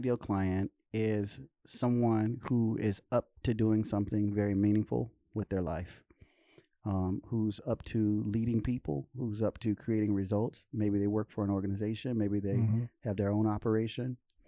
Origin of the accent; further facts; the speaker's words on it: Southern US, United States; So I grew up in the South, so a lot of the food and the meals and so forth that I grew up eating, I don't eat a whole lot anymore